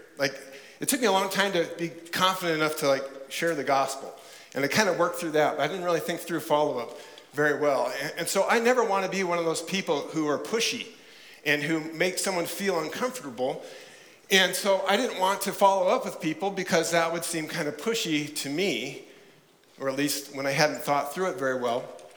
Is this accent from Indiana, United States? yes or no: no; El Paso, Texas, United States; and I'm from El Paso